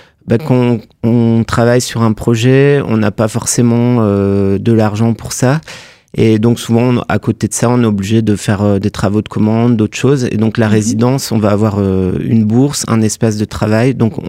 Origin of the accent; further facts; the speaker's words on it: Grand Est, France; also born or lived in Strasbourg; now in Marseille, France; j'ai grandi dans les Vosges, donc je connais pas trop cette ville, parce que moi j'ai fait mes études à Strasbourg, donc je suis content de découvrir cette ville. C'est très différent de Marseille, où j'habite maintenant.